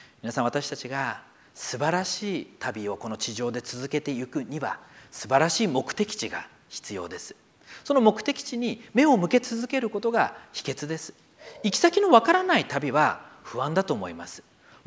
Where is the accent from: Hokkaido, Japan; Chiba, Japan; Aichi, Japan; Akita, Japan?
Akita, Japan; 私にとっての生まれ育った秋田県のあの田舎町でしょうか